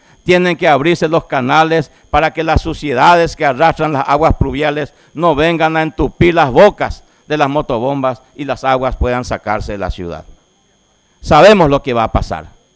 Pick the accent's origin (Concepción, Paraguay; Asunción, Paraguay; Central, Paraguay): Concepción, Paraguay; me causa indignación como concepcionero y me causa vergüenza como paraguayo